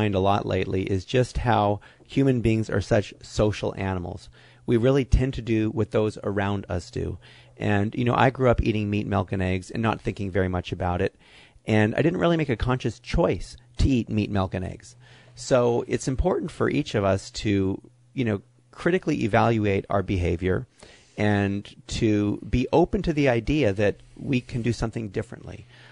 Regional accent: Hollywood, California, United States; I grew up in Hollywood

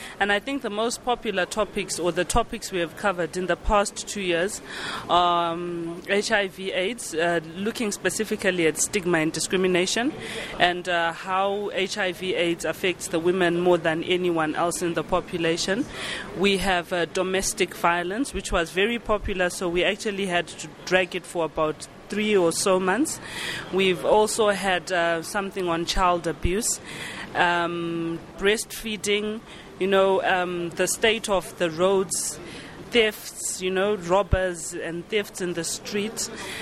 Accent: Zimbabwe; I am from Zimbabwe.

